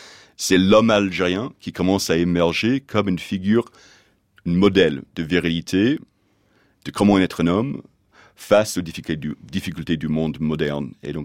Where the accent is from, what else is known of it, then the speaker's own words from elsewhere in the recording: United States; French is a second language; moi, en tant qu'Américain, que je sois constamment en train de critiquer la France